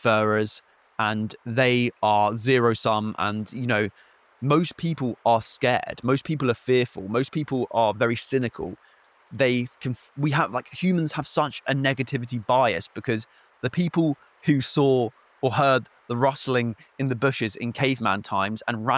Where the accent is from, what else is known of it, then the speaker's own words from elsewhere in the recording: South East England, United Kingdom; You know, I'm from Kent, so the North Sea is the sea that I have around me.